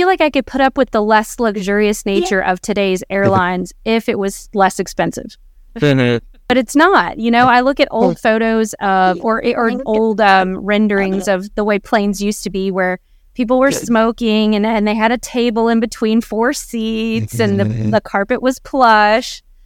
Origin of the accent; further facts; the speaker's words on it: United States; But I'm just, as an American, speaking as an American